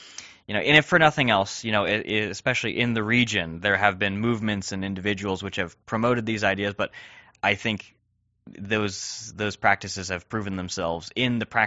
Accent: the South, United States; I love the history of the South. I'm a Southerner myself. I'm proud that Texas fought for the Confederacy

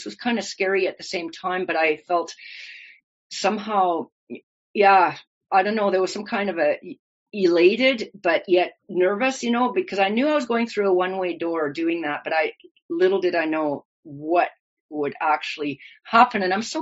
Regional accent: Canada; here I am coming from German immigrant parents growing up in Canada

